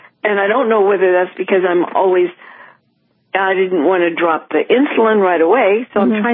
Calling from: California, United States; California, and I'm right now, I just dialed the 800 number, and I'm hearing you over the phone.

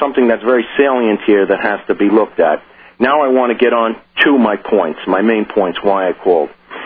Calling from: New York City, New York, United States; and of course I'm calling from New York City

